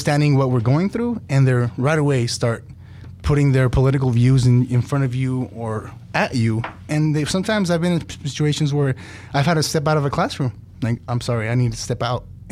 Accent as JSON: {"language": "English", "region": "California", "country": "United States", "tie": "born or raised there", "said": "Well, yes, well, I'm born and raised in California, so I was lucky to come back home"}